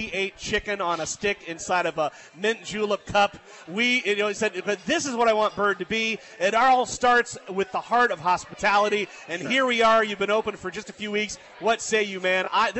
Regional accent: Virginia, United States; now in Tucson, United States; I mean, I spent most of my life here in Tucson, but I grew up in Virginia. I spent a lot of time in the South

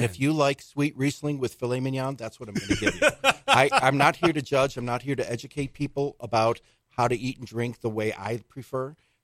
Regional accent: Buffalo, New York, United States; Well, that's kind of funny, because in my family, growing up in Buffalo, we did not have alcohol in our house.

